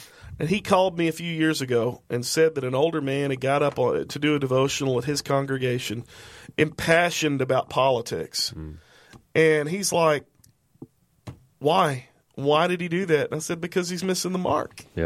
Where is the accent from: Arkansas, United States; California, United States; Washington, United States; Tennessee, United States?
Arkansas, United States; Arkadelphia; I grew up in Arkadelphia, Arkansas, southwest Arkansas.